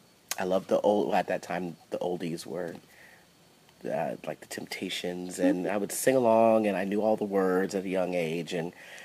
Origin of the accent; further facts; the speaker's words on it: Fresno, California, United States; I'm from Fresno, California.